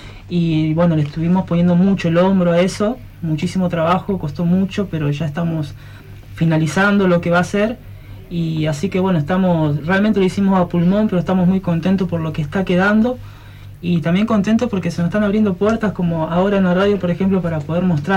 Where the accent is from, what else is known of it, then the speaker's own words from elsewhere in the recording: Sauce Viejo, Santa Fe, Argentina; Bueno, vengo de Santa Fe, Sauce Viejo puntualmente.